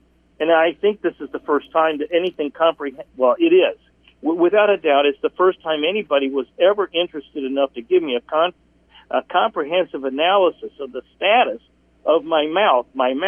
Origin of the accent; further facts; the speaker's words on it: United States; first language Italian; English is a second language; Well, I'm an Italian-American. My first language was Italian